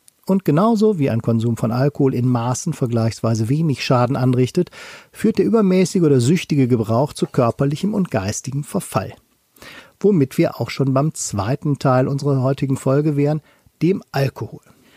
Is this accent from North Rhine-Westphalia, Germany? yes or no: yes; Cologne, North Rhine-Westphalia, Germany; Ich als Kölner kann hiervon ein Lied singen.